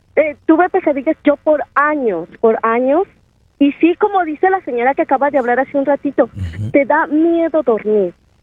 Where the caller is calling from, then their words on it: Wilmington, United States; De Wilmington.